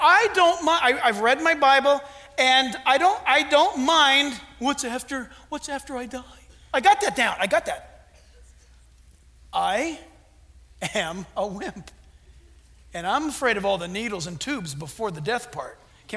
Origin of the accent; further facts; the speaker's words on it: Orange County, California, United States; Growing up in Orange County, at least I remember back 7 summers doing this.